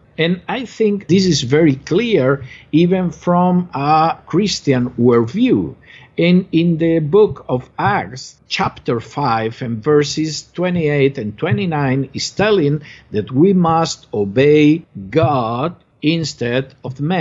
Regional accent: Spain; English is a second language; moved away as an adult; now in United States; I myself am an American citizen. I was exiled from Spain more than 8 years ago.

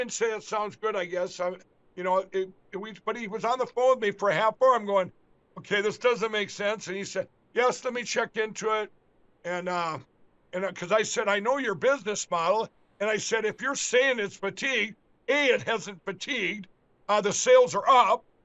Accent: Minnesota, United States; all made right here in my home state of Minnesota

